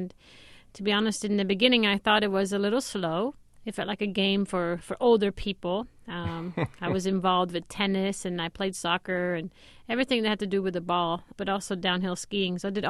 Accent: Sweden; English is a second language; Well, sure. I mean, when you think of Sweden, you might not think of golf.

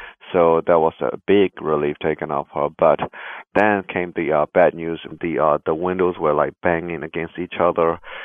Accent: Myanmar; Being born and raised in Burma, I know how the military government of Burma operates.

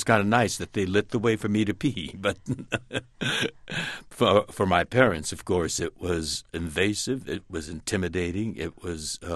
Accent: United States; born or raised there

